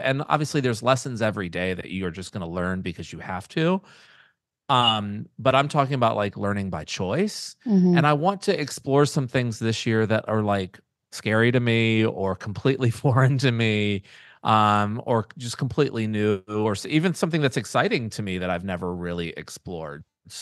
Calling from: Hawaii, United States; The most obvious right now, since I'm tuning in from Maui, is to travel more.

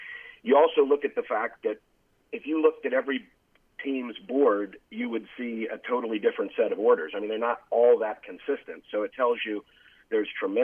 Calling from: California, United States; from California.

